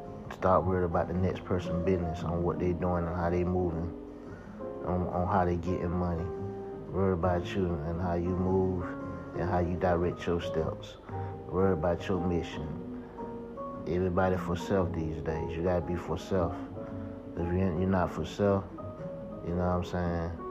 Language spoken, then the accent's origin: English; Georgia, United States; One time for ATL, one time for my hometown, South Georgia